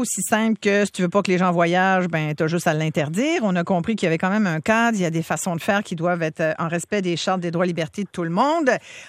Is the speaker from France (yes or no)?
no; New Zealand; Mais contrairement à ce qu'on fait, nous, chez nous, en Nouvelle-Zélande, on les garde pas mal à l'œil, les voyageurs.